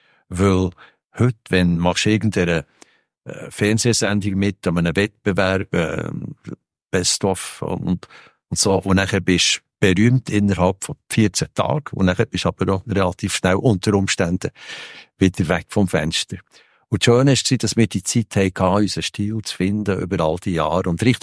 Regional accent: Bern, Switzerland; Und als Berner habe ich mich natürlich auf den Bahamas so sehr, sehr wohl gefühlt, weil wir Berner sind ja nicht die Schnellsten.

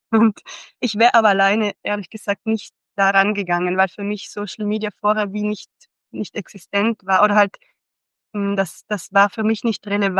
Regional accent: Trentino-Alto Adige, Italy; ich komme aus Südtirol, bin 37 Jahre alt

